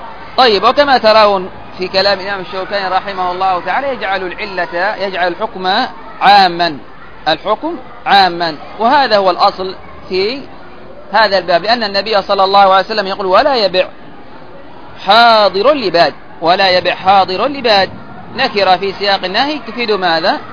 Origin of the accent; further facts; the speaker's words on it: Yemen; وإلى يومنا هذا عندنا في اليمن وكذا